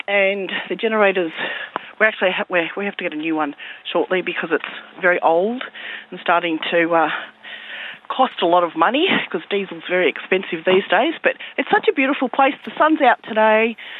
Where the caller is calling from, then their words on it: Lacola, Victoria, Australia; I'm calling from Lacola, which is a tiny little town in Gippsland at the base of the highland, and it's completely off the grid.